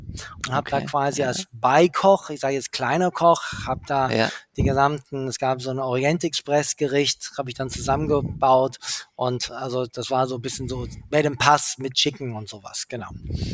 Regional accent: England, United Kingdom; weil ich bin ja in England aufgewachsen

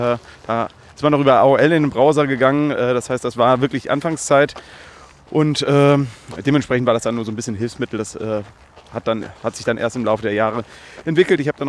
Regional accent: Lower Saxony, Germany; now in Cologne, Germany; Ich bin 45 Jahre, nicht gebürtiger Kölner, sondern ich bin geboren im Ostfriesland, direkt an der Nordseeküste. Da groß geworden

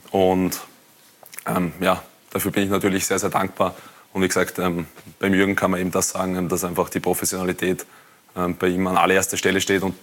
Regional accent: Lower Austria, Austria; ich komme aus dem Bezirk Wiener Neustadt

